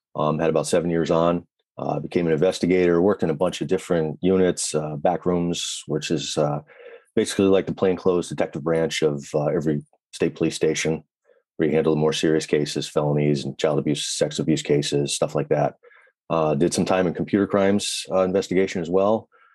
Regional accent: Rotterdam, New York, United States; I grew up in Capital District, New York State, right outside of Albany in Rotterdam, and always wanted to be a cop.

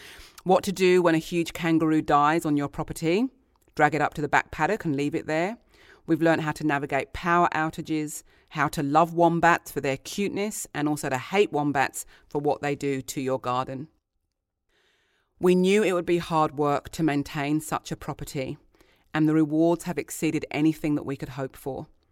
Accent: South East England, United Kingdom; I grew up in Kent, which is known as England's country garden. I grew up playing in and around farms and paddocks.

